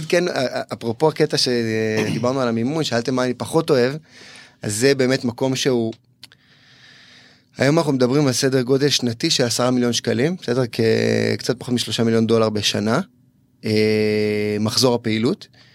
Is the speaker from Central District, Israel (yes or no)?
yes; Rishon LeZion, Central District, Israel; הייתי ככה ילד ים, הייתי הרבה בים, גדלתי במקור מראשון, משפחה מהממת.